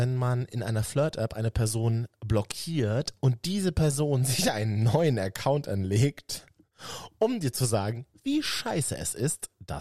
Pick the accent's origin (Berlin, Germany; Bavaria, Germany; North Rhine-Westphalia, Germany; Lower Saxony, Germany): Berlin, Germany; Als Berliner guckst du ja extra weg